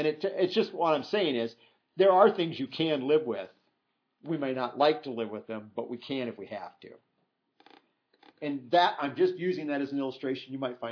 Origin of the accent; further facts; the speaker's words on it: Iowa, United States; My wife and I come from Iowa.